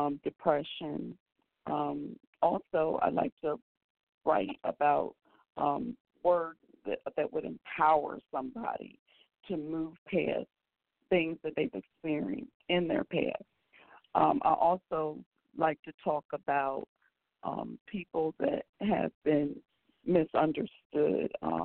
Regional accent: Wilmington, Delaware, United States; born there; And I am a Delawarean, meaning that I was born in Delaware, Wilmington, Delaware, to be exact.

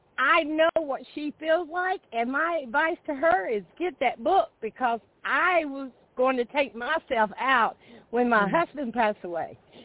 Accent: Georgia, United States; I'm from Georgia.

